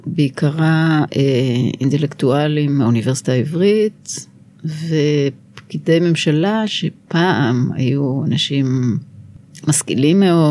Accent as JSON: {"language": "Hebrew", "town": "Jerusalem", "region": "Jerusalem District", "country": "Israel", "tie": "born or raised there", "said": "אני יחסית גדלתי בבית נוח, כן? הם גדלו במוסררה, אני גדלתי בשבה גרמנית, נגיד, הם היו בשכונת ספר, אני פחות בשכונת ספר, אבל הפערים הכלכליים בינינו לא היו נורא נורא נורא גדולים, בין המשפחה שלי למשפחות של הפנתרים."}